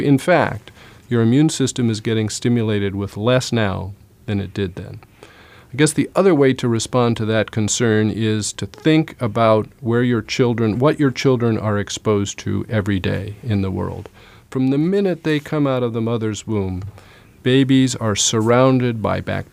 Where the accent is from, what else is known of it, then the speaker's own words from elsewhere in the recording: California, United States; Pertussis, I'm from California, so we just got through a terrible year of pertussis with over 9,000 cases in California and 10 deaths in babies.